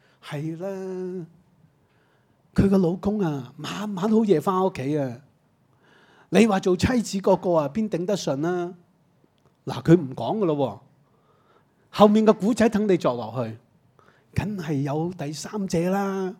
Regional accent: China; 作为我们中国人，我们有一个成长的

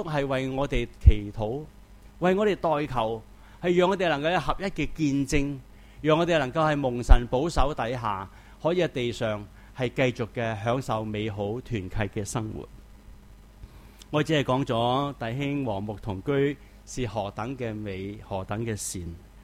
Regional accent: Hong Kong; 他们真的仍看见我们香港人在排上去

